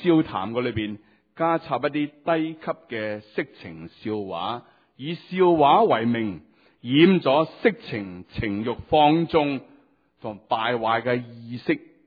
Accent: Hong Kong; 今日我哋呢班嘅香港人嚟到呢度，我哋仲保持咗好多 Hong Kong style， 讲飲讲食讲享受

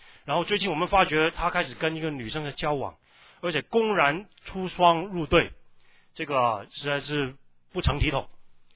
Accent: Guangdong, China; 我们广东人叫做拍拖，拍拖手拉手。

